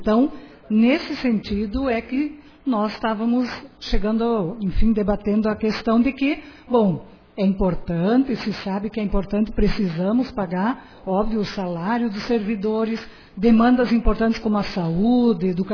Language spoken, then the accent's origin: Portuguese; Augusto Pestana, Rio Grande do Sul, Brazil; o meu prefeito de Augusto Pestana, minha terra natal